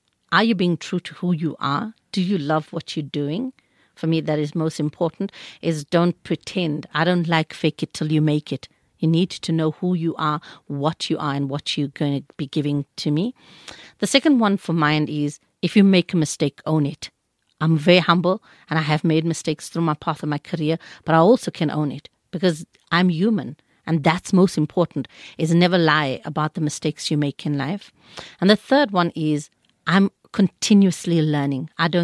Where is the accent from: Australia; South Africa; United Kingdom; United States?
South Africa; Johannesburg, Gauteng; born there; I was born in Lenasia, Johannesburg.